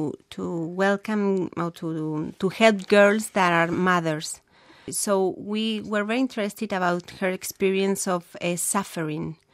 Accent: Spain; moved away; I'm from Spain, but I've been here for 13 years and a half.

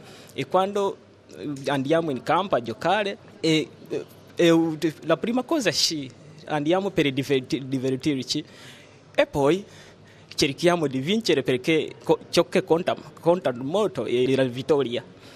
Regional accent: Uganda; Italian is a second language; now in Italy; vengo dalla Uganda.

